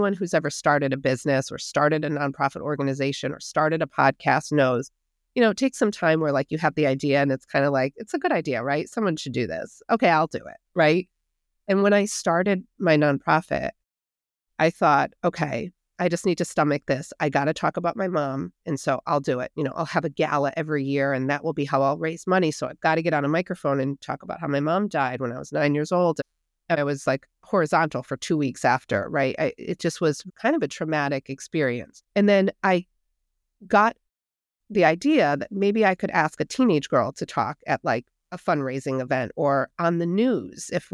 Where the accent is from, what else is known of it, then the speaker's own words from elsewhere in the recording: Hartford, Connecticut, United States; I grew up in Hartford, Connecticut